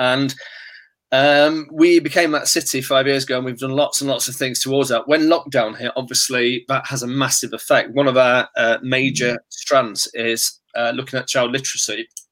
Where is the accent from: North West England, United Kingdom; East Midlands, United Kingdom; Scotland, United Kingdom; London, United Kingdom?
East Midlands, United Kingdom; Stapleford; I grew up in Stapleford, just down the road, sort of thing